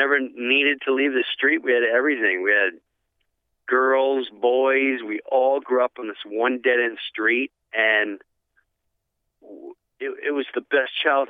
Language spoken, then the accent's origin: English; Long Island, New York, United States; I grew up in Long Island.